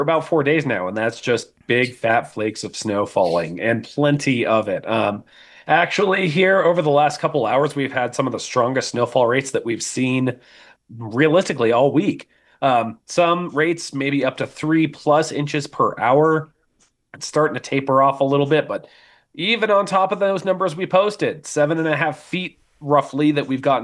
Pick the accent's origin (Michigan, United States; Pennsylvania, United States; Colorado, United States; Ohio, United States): Colorado, United States; I grew up in Colorado. It's normal out there, but very light, fluffy snow.